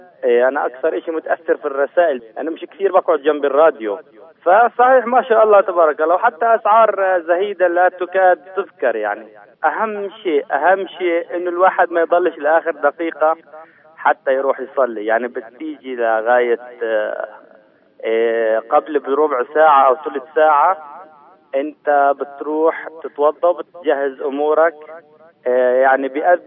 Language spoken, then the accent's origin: Arabic; Bethlehem, West Bank, Palestine; من بيت لحم ومعجب جدا بجهودكم